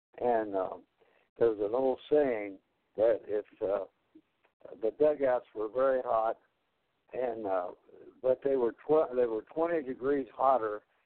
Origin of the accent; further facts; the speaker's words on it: Anderson, Indiana, United States; even in my hometown here, Randerson, Indiana, which is right in the middle of the Midwest